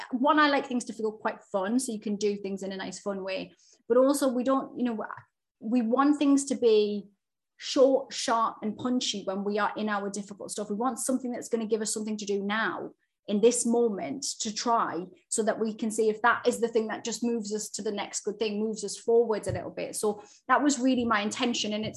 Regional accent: England, United Kingdom; firstly, I'm English

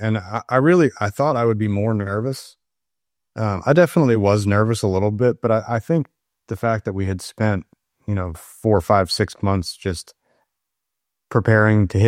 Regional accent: New York, United States; It's, you know, my home state in New York at Bethpage.

